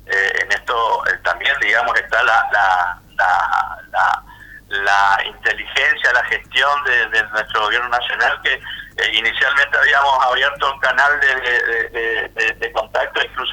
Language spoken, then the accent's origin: Spanish; Argentina